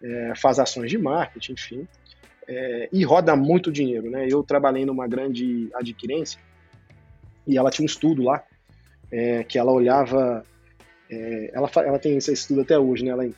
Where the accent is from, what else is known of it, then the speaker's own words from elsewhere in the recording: Minas Gerais, Brazil; now in São Paulo, Brazil; Como bom mineiro, né? Frequentava lá o estádio, por mais que mora em São Paulo